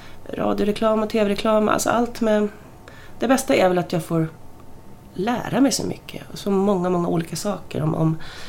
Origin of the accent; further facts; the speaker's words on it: Uddevalla, Västra Götaland County, Sweden; born there; Sen flyttade de ett kort tag till Uddevalla och födde mig. Och sen så flyttade vi till Stockholm och sen till Täby.